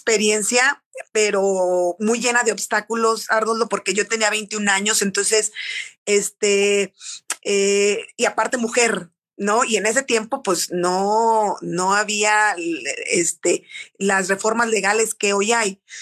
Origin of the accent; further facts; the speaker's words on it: Irapuato, Guanajuato, Mexico; soy irapuatense, soy hija de la mermelada, soy licenciada en administración pública